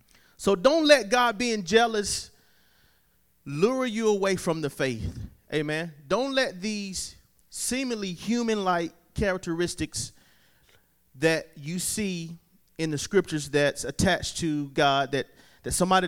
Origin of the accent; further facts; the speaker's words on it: Fair Forest, South Carolina, United States; I'm from Fair Forest, South Carolina.